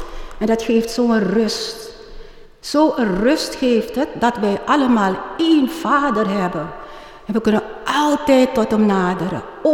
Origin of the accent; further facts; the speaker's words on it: Suriname; moved away as an adult; now in Netherlands; Ik heb een lekker bruin kleurtje. Ik ben afkomstig uit Suriname. In 1960 ben ik naar Nederland gekomen.